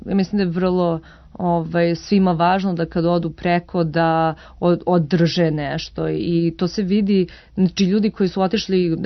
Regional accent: Vancouver, British Columbia, Canada; first language sr; Ja sam odrasla u Vancouveru i odrasla sam sa našim ljudima, zato što su moji roditelji se družili, znači deca su odrasla zajedno i to. I ja se sećam zapravo da prvih par godina kad sam bila u Vancouveru nisam ni znala da pričam engleski

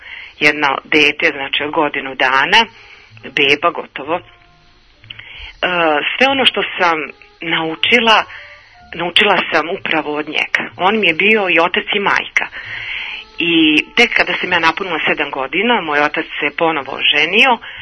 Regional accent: Herzegovina, Bosnia & Herzegovina; Mi smo Hercegovci i kod nas je onako muško dete kojome je sve dozvoljeno.

